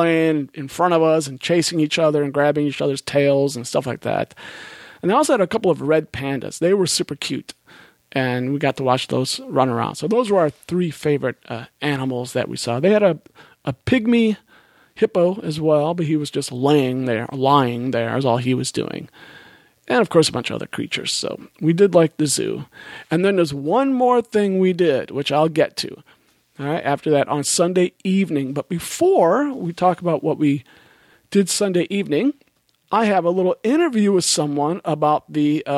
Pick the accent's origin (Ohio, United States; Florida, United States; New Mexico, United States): Ohio, United States; I'm from Ohio, the only person from Ohio, but I claim to be from Iowa. That's where I was born and everything.